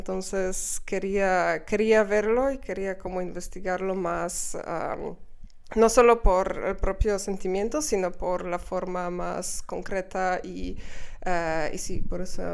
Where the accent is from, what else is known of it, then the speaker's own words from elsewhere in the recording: Poland; Spanish is a second language; also born or lived in Mexico; Y pues después del intercambio yo regresé a Polonia, empecé a estudiar español